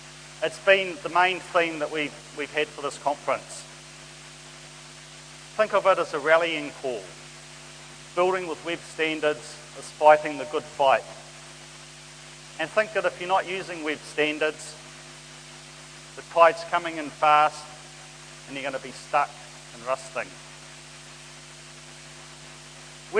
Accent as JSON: {"language": "English", "region": "Wellington", "country": "New Zealand", "tie": "born or raised there", "said": "I was born in Wellington, and I grew up here, and I've lived here all my life."}